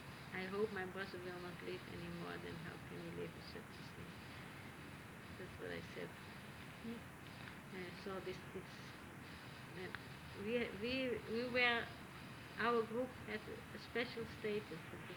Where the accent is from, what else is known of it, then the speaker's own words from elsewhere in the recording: Netherlands; English is a second language; And then I went back to my hometown where this friend, their mother died already in 39.